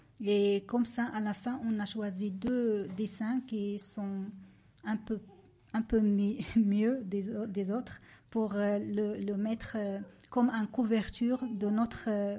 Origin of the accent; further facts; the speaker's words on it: Morocco; now in Belgium; Moi, je viens du Maroc.